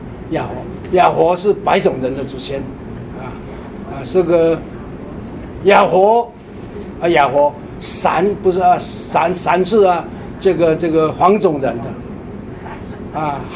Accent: China; 对我们中国人呢、啊。啊，很友善呢

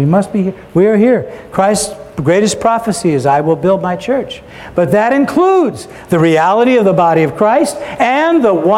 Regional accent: Ferguson, Missouri, United States; I come from a very divided city. I grew up in Ferguson, Missouri.

